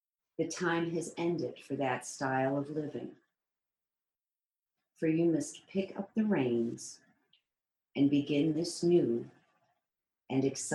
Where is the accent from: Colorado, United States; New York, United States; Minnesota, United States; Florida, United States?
New York, United States; now in Santa Monica, United States; I'm also in Western New York a great deal of the time. That's my hometown.